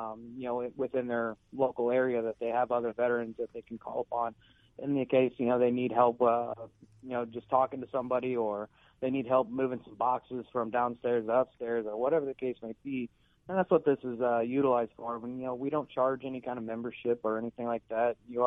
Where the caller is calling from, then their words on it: Houston, Texas, United States; I'm calling from Houston, Texas.